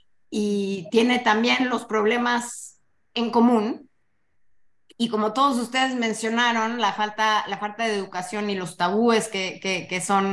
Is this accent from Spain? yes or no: no; Mexico; yo como mexicana